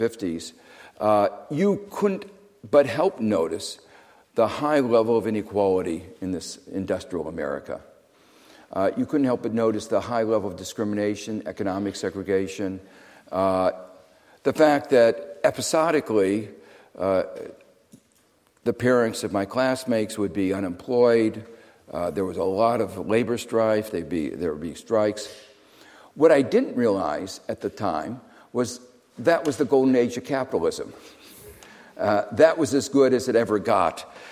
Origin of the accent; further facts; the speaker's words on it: Gary, Indiana, United States; I grew up in Gary, Indiana, which is a town on the southern shore of Lake Michigan